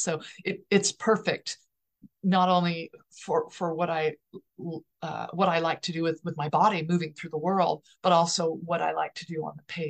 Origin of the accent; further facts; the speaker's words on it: California, United States; You know, I'm from the American West where it's car culture and it is barbed wire and gun culture and private property.